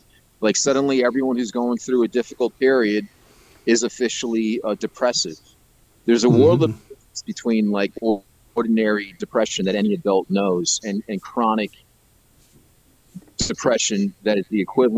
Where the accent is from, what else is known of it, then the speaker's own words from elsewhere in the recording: New York City, New York, United States; I'm sure I've had these kind of things before as a kid growing up in New York City